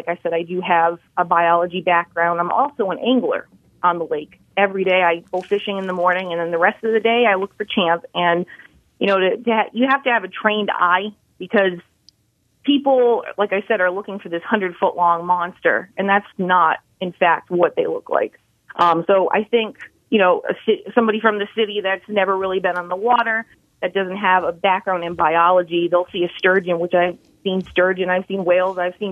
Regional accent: Rhode Island, United States; And it was 5 hours away from my home state of Rhode Island.

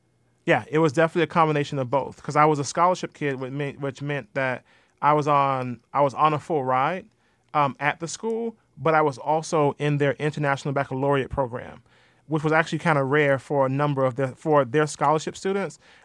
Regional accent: Coconut Grove, Florida, United States; I'm from Coconut Grove, specifically West Grove. That's important because there's literally a street that separated the community where all the black residents lived on one side and the white residents lived on the other.

